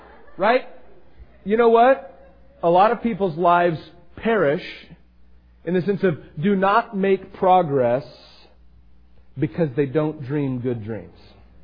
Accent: Astoria, Oregon, United States; And then at one time I grew up in Astoria, so I wanted to have a fleet of fishing vessels, crabbing vessels

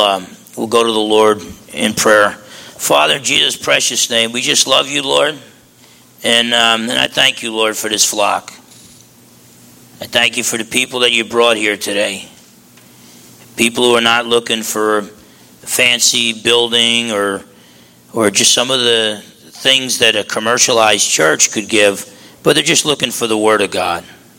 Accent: New Jersey, United States; Growing up in New Jersey, Essex County, New Jersey, I didn't know up from down.

